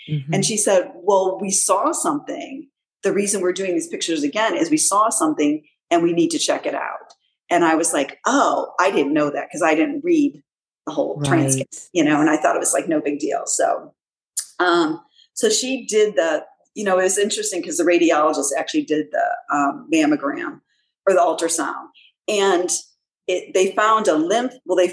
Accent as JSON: {"language": "English", "town": "Cleveland", "region": "Ohio", "country": "United States", "said": "someone said to us when we said we're from Cleveland, they're like, oh, where that train spill was"}